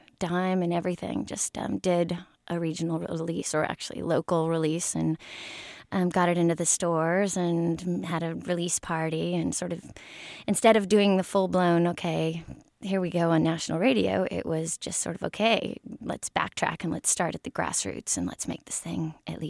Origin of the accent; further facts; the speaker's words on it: St. Louis, Missouri, United States; St. Louis was one that got it first. Being my hometown, they were so excited